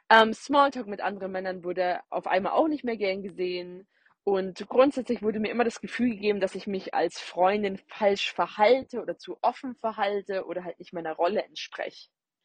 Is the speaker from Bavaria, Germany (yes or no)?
yes; Munich, Bavaria, Germany; now in New Zealand; ich bin 32 Jahre alt und ich komme ursprünglich aus München.